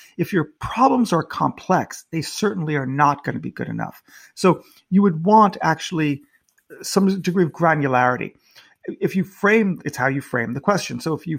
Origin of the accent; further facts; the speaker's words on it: United States; now in United Kingdom; I'm a visitor to this debate because I'm an American in the United Kingdom.